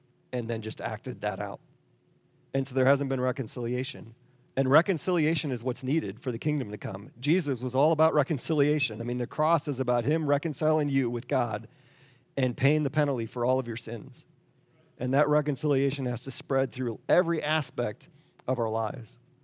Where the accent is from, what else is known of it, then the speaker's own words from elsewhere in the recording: the North, United States; But the South, I grew up in the North. I moved down to the South 20 years ago.